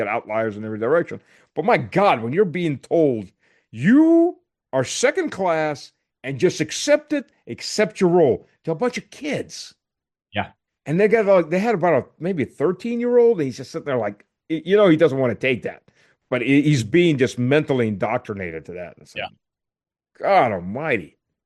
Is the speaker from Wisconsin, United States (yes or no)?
no; North Carolina, United States; I mean, I grew up in North Carolina. I spent half my life in the U.S. Most of my childhood is down in North Carolina.